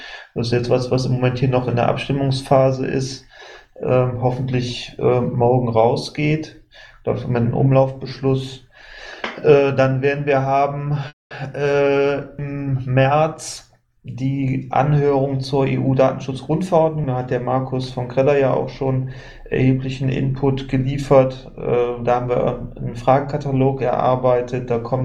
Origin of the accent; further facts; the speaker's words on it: Cologne, North Rhine-Westphalia, Germany; Ich bin mal gespannt als Kölner hier in Feindesland.